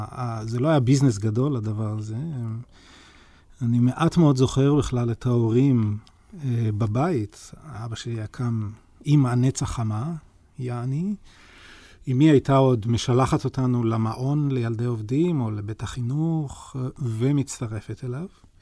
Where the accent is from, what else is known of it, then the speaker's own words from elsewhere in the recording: Hadera, Haifa District, Israel; אני מחדרה, כן.